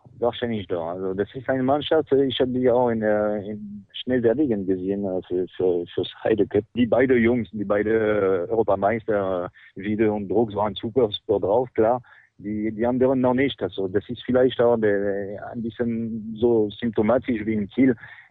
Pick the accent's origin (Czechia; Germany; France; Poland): France; Sowieso als Franzose darf ich nicht wetten.